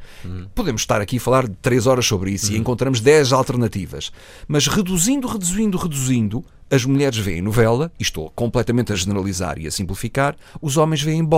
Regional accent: Portugal; Nós não somos norte-americanos, somos portugueses, temos pouco dinheiro. Somos poucos, somos pobres.

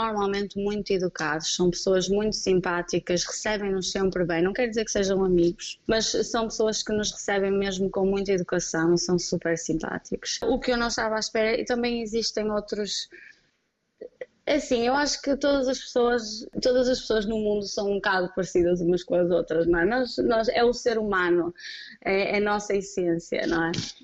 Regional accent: Guimarães, Norte, Portugal; moved away; Sinto-me tanto em casa aqui como em Portugal. Em Guimarães, não, que eu sou de Guimarães.

